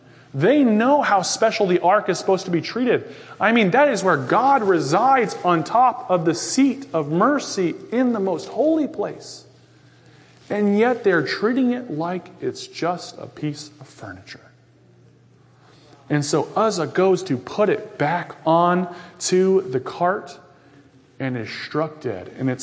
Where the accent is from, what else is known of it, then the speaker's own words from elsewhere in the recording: Florida, United States; I grew up in Florida my whole life. Born and raised. Born in Orlando. Grew up near Tampa area. Lived there for 18 years.